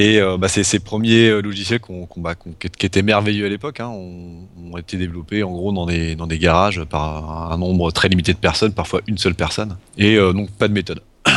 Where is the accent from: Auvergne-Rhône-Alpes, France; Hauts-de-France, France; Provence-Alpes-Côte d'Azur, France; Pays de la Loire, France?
Pays de la Loire, France; Nantes; Alors moi … je suis nantais, j'ai deux enfants